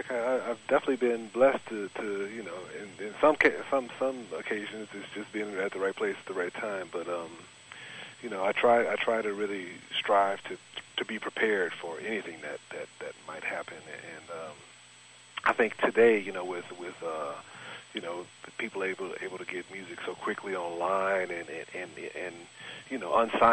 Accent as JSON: {"language": "English", "town": "Detroit", "region": "Michigan", "country": "United States", "said": "I'm from Detroit, Michigan, so, you know, I came up, you know, listening to a lot of, you know, different styles of music, Motown and all the great jazz musicians that were there"}